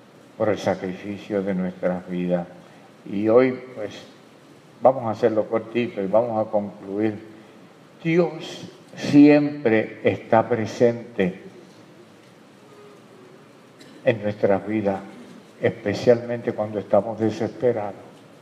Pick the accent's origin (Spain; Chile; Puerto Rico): Puerto Rico; Caguas; hablaba de mi pueblo, de Caguas, ¿verdad? Y ya yo la conocía y yo entraba y yo de nene iba a visitarla.